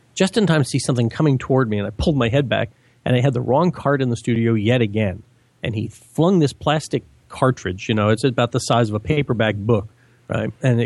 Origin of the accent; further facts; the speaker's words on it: New England, United States; because I'm from New England, where a city is, you know, basically 12 blocks, right?